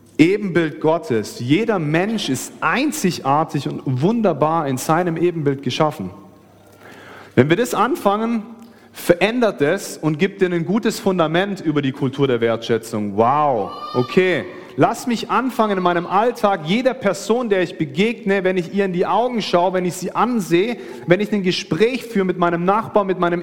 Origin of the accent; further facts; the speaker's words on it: Baden-Württemberg, Germany; weil wir kommen so aus dem Schwabenland